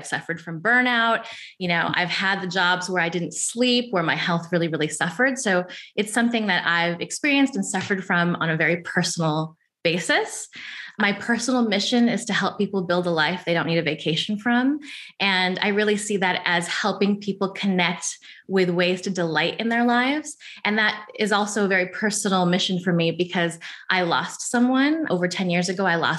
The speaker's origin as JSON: {"language": "English", "region": "California", "country": "United States", "said": "Well, I'm from Orange County."}